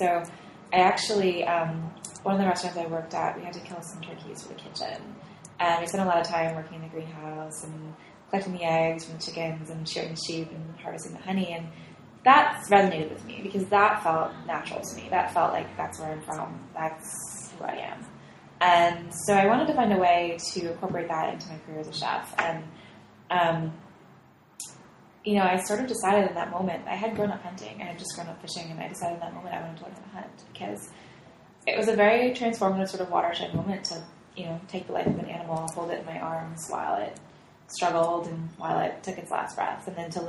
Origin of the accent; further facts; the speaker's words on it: New York, United States; So I grew up in upstate New York